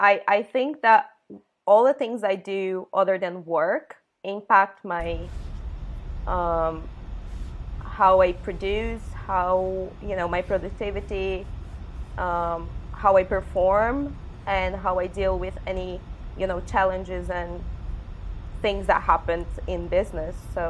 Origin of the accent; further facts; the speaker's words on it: Brazil; English is a second language; moved away as an adult; now in Europe; I am from Brazil. I've been living in Europe for the past 8 years. It's going to be 8 years now.